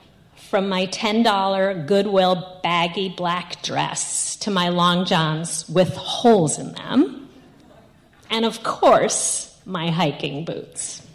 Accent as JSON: {"language": "English", "region": "New York", "country": "United States", "said": "He's from Indiana, I'm from New York. He's Catholic, I'm Jewish. His people come from the hills of Tennessee. I'm a first-generation daughter of immigrants."}